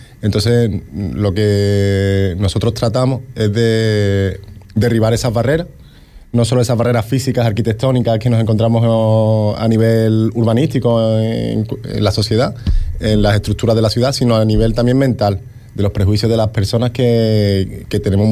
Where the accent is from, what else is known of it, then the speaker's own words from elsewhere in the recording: Seville, Andalusia, Spain; Yo vengo de Sevilla